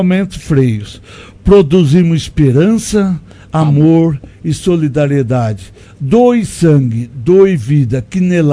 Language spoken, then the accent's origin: Portuguese; Monte Alto, São Paulo, Brazil; born there; eu nasci em Monte Alto